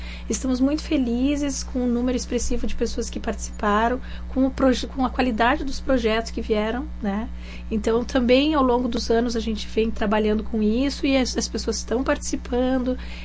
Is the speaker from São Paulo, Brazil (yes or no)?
no; Esmeralda, Rio Grande do Sul, Brazil; Eu sou de Esmeralda.